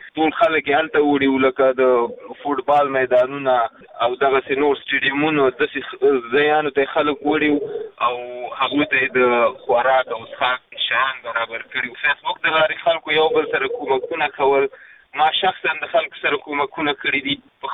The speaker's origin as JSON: {"language": "Pashto", "country": "Afghanistan", "said": "زه د افغانستان یم، افغان یم"}